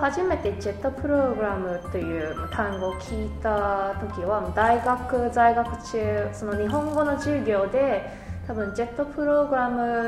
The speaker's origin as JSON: {"language": "Japanese", "town": "Vancouver", "region": "British Columbia", "country": "Canada", "said": "私はバンクーバー出身なんですけど、バンクーバーは、日本の横浜とは姉妹都市でして"}